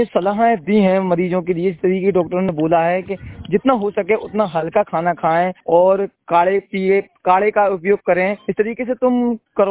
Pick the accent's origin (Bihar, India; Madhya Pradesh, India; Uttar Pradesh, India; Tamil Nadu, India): Madhya Pradesh, India; Narwar; मैं नरवर से हूँ, सुगरी जिले के नरवर से